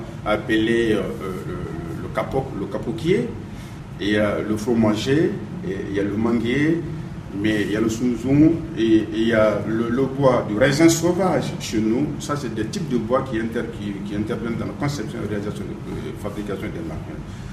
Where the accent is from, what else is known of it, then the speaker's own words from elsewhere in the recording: Mali; Je suis malien à 200%. Et je travaille et habite à Bamako.